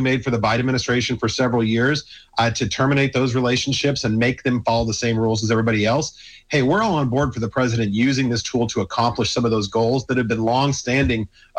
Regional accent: Arizona, United States; from my home state of Arizona all the way across to Texas

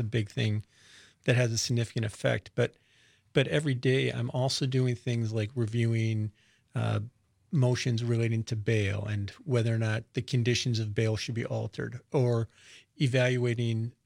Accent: Wausau, Wisconsin, United States; I grew up in Wausau and I hunt up in Lincoln County.

